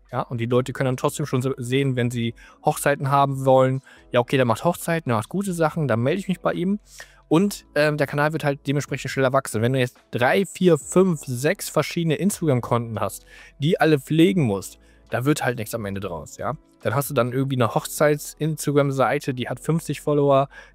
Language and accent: German; Hanover, Lower Saxony, Germany; Also ich komme aus Hannover